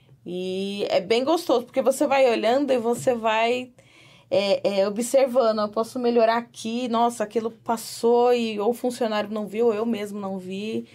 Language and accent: Portuguese; São Paulo, Brazil; Sou paulista, tenho 35 anos.